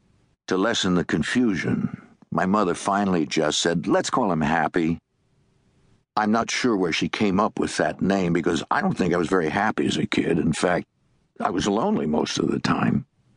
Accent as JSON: {"language": "English", "town": "Forest Hills", "region": "New York", "country": "United States", "tie": "born or raised there", "said": "As a kid growing up in Forest Hills, I was Jewish, but I didn't want anybody to know about it."}